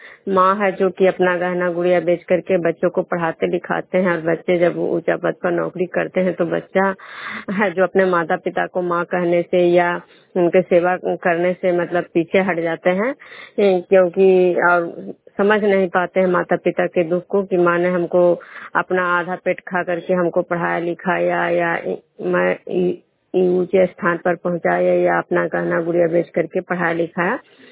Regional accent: Vishnupur, Bihar, India

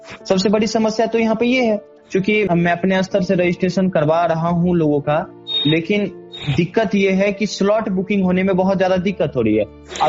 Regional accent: Bihar, India; और मेरा घर समस्तीपुर जिले में है।

